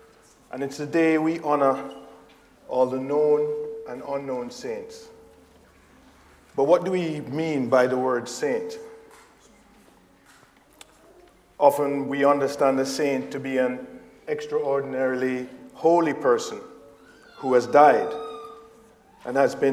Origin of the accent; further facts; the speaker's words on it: Jamaica; I remember when I was growing up in Jamaica